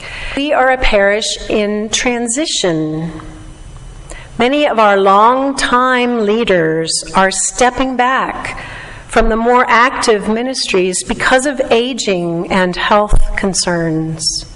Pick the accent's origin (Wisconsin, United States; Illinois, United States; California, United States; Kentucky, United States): California, United States; Vista; when I go home to my hometown of Vista, where I grew up